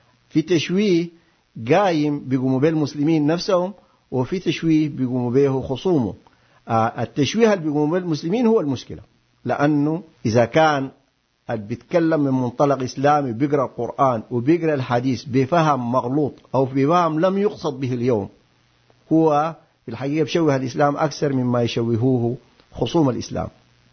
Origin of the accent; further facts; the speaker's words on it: Sudan; وكما يقال دائما عندنا في السودان